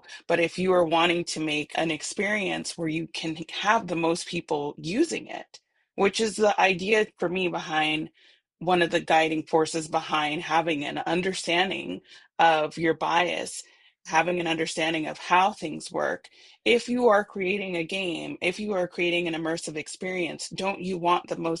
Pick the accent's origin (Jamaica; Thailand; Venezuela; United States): United States; I'm a woman. I'm a Black woman. I'm from the United States, right?